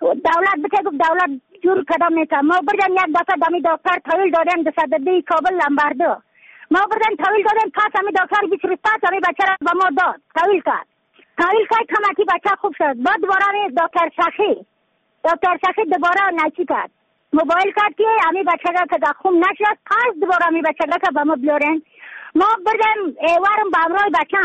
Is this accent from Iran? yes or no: no; Badakhshan, Afghanistan; از بدخشان هستم، مرکز بدخشان، ولسوالی اتکل پایان، قیره وینگ.